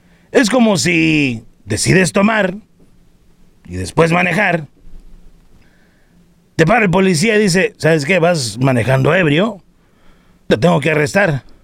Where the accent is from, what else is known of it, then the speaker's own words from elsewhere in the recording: Mexico; Pero como mexicanos, pensamos que siempre pueden hacer una excepción por nosotros.